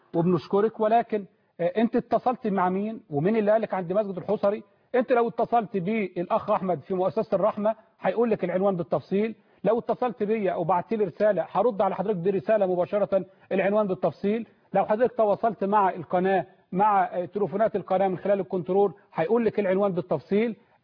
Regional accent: Egypt; واحنا جايين كلنا من مصر

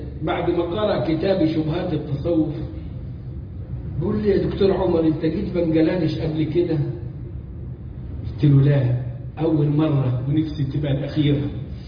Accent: Sharqia Governorate, Egypt; ورايح بلد عندنا في الشرقية على إني أخطب الجمعة ثاني يوم

